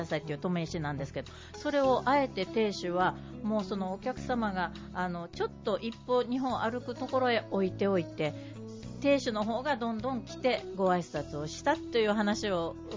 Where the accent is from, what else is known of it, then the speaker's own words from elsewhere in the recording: Fukuoka, Japan; はい、九州の福岡県ですけ